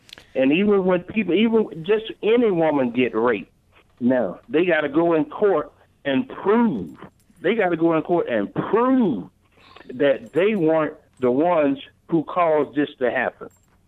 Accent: the South, United States; I'm from the South. I'm 68 years old. I was there when things like this happened.

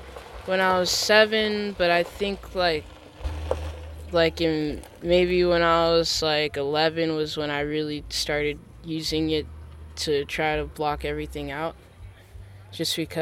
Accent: Nashville, Tennessee, United States; also born or lived in Denver / Detroit; now in Los Angeles, United States; Or I was born in Nashville, and then I lived there maybe till I was 9 or something. Then it's like at one point we moved to Denver, then we moved to Detroit and stayed with my grandma for a while, and then I feel like we moved back to Tennessee

